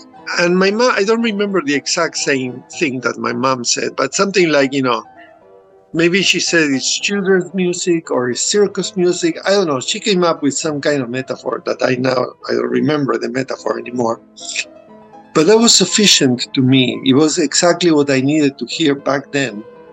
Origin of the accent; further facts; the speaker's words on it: Argentina; English is a second language; moved away as an adult; also born or lived in New York; But I'm originally from Argentina. I lived the first half of my life there. And then I immigrated to New York, and I lived 10 years in New York.